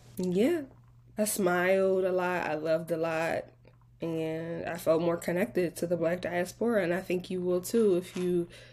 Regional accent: Philadelphia, Pennsylvania, United States; And mind you, I grew up around all black people. I'm from Philly, but it is a different experience when you cross an ocean

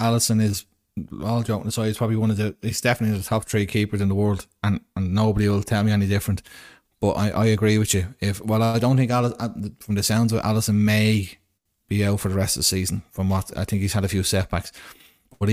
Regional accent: Ireland; as an Irishman, you want him to go on and be number one.

